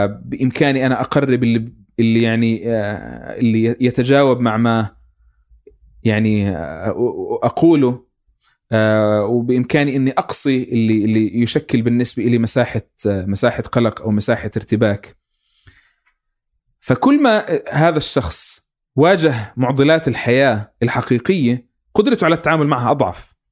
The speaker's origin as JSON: {"language": "Arabic", "country": "Palestine", "said": "ممكن أنا كفلسطيني أروح للجامعة"}